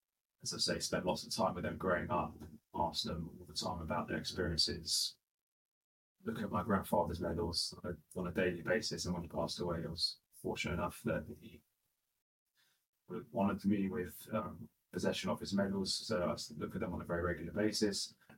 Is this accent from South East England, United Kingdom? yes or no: no; Stanmore, London, United Kingdom; I grew up in Northwest London in Stanmore, Rushbrook Up Primary School and JFS Secondary School. And I always enjoyed my Judaism.